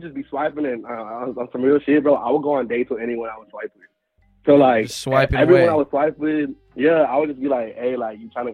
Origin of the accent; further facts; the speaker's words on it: Houston, Texas, United States; And I'm from Houston. So, like, Houston's so big where, like, you would drive, like, a whole hour 15 across town, and you're, like, still in Houston, you know?